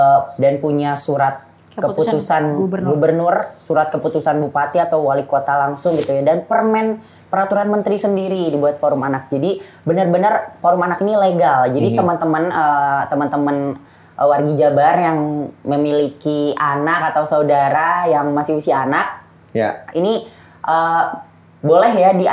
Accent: West Java, Indonesia; Dari Kabupaten Bogor.

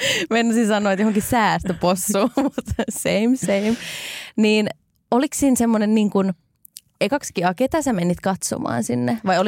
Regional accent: Turku, Southwest Finland, Finland; olin itse turkulainen alun perin

